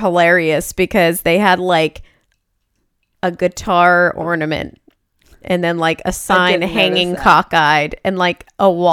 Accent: Pennsylvania, United States; It was the first time that I went from Louisiana, because I grew up in Pennsylvania.

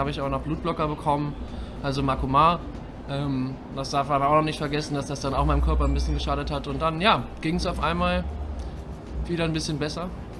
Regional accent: Wolfsburg, Lower Saxony, Germany; Das ist halt gut, das ist meine Heimatstadt halt.

